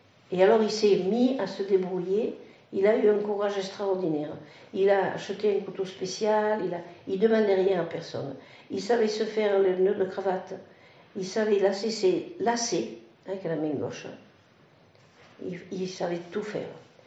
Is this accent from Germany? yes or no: no; Carpentras, Provence-Alpes-Côte d'Azur, France; born there; moi je suis née à Carpentras